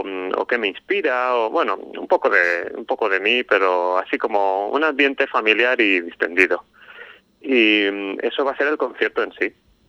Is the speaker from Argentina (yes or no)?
no; Valencia, Valencian Community, Spain; now in Ubrique, Spain; yo vengo de Valencia, ¿no?